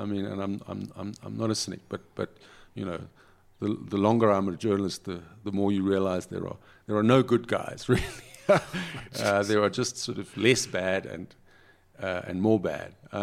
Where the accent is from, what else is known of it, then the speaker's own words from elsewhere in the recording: Cape Town, Western Cape, South Africa; also born or lived in Pretoria / Durban; I was born in Pretoria, and I went to school in Cape Town.